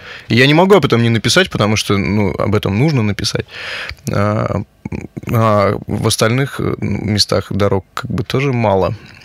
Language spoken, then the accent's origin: Russian; Yaroslavl, Yaroslavl Oblast, Russia; в моем родном городе осталась, я все равно, чем дальше я еду, тем больше хочется в Ярославль.